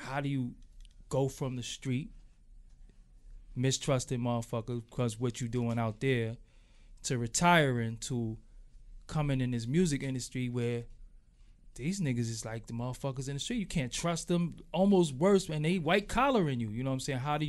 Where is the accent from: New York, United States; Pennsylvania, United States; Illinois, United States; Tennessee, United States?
New York, United States; For one, you know, I'm from New York